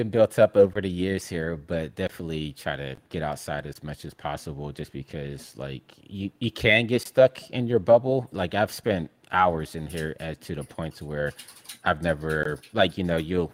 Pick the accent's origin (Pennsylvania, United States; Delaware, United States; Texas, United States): Pennsylvania, United States; Pittsburgh; Because I'm from Pittsburgh, Pennsylvania, middle of America.